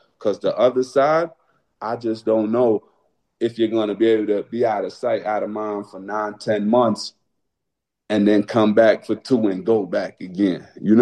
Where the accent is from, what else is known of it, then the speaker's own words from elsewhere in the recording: Brooklyn, New York, United States; I'm from Brooklyn, so that I was involved in a lot of stuff that was not basketball related.